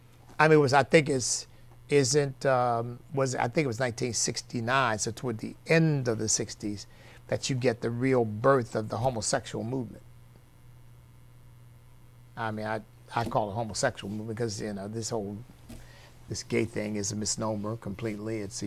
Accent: United States; they're Americans, I'm American. I love this country passionately, completely. I am just grateful to God that I am an American.

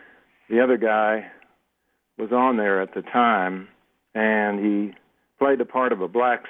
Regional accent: Iowa, United States; I'm originally from Iowa

